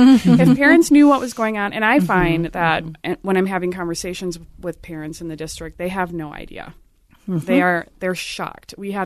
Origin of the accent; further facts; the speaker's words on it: Apple Valley, United States; I grew up in Apple Valley. I graduated from Apple Valley High School.